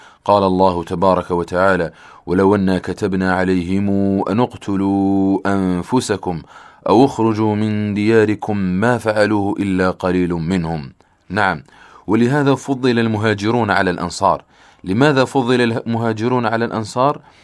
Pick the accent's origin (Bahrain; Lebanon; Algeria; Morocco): Algeria; اللهم احفظ بلدنا الجزائر